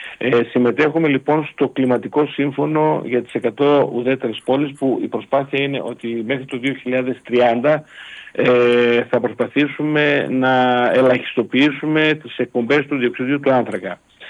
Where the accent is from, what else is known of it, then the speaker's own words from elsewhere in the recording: Ioannina, Epirus, Greece; εγώ είμαι ένας Γιαννιώτης που αγαπάει πολύ την Πρέβεζα.